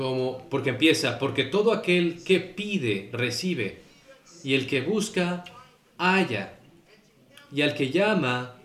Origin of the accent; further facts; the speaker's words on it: Southern United States, United States; Spanish is a second language; Yo vengo de Estados Unidos del Sur y tenemos una convención allí, lingüística